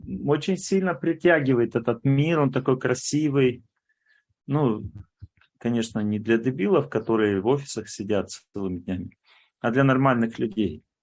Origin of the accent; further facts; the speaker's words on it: Volga region, Russia; я радуюсь и вспоминаю свое детство, потому что я вырос на Волге.